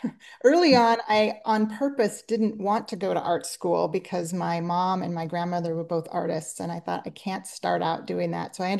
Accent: Portland, Oregon, United States; And then from there, I got myself to Nike because I was from Portland and I wanted to move back to Portland.

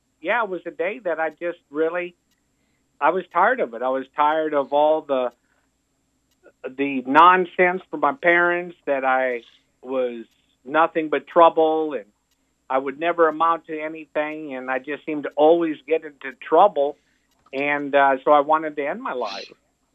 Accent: Cedar Rapids, Iowa, United States; I grew up in the Midwest, Iowa, a little town. Well, not really a little town. It's called Cedar Rapids. And nice place to live. I just, as a child, but I just don't live there now. I like the South.

